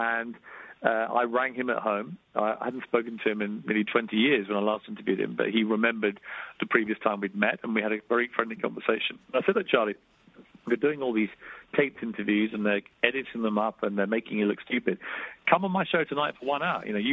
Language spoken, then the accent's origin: English; United Kingdom; to come as a British guy and to face all the, I guess, preconceived notions of, why are we letting this British guy replace the great Larry King?